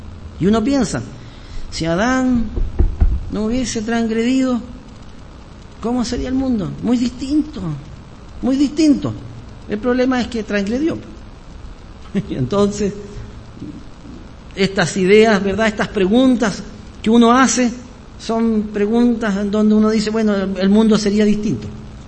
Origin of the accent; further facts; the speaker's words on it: Osorno, Los Lagos, Chile; Yo no viví en el campo, pero me crié en una zona agrícola. Yo nací en Osorno. En Osorno, en el año 66. Soy de la promoción del 66. En Osorno, en los años de mi juventud, en los años 80